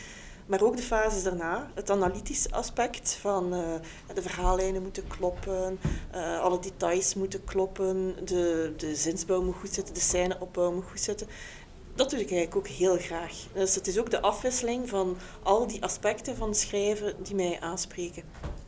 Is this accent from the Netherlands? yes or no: no; Flanders, Belgium; ik kom uiteindelijk uit Vlaanderen.